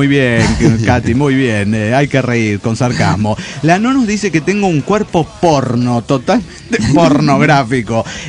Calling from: Montería, Córdoba, Colombia; de Montería, Colombia.

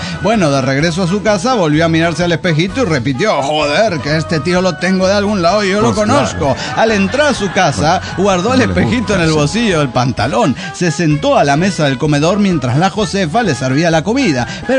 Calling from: Córdoba, Argentina; de Córdoba, Argentina.

